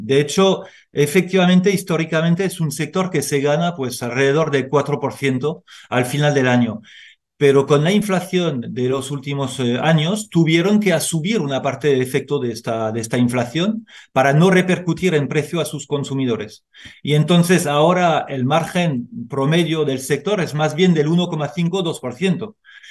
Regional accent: France; Spanish is a second language; now in Spain; Yo efectivamente soy francés, llevo unos 20 años aquí en España.

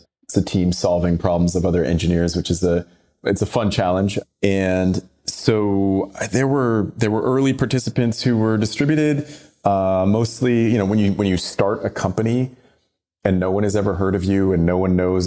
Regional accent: Toronto, Ontario, Canada; I grew up in Toronto

